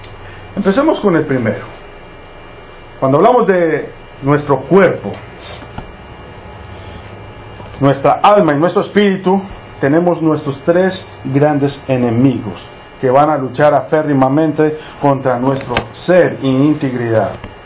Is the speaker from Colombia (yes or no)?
yes; Colombia; estaba trabajando yo en un banco en Colombia, en mi país